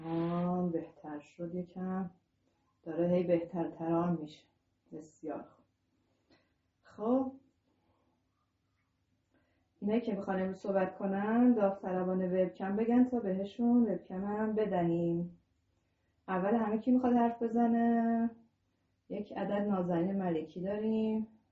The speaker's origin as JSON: {"language": "Persian", "town": "Tehran", "region": "Tehran Province", "country": "Iran", "said": "خب سلام علیکم، … از تهران در خدمتون."}